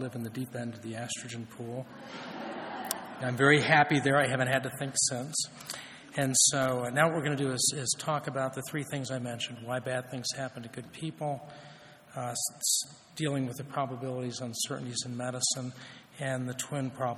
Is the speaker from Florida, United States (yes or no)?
yes; Gainesville, Florida, United States; as Dan mentioned, I grew up here in Gainesville. I actually grew up in the Presbyterian Church with Preacher Gordon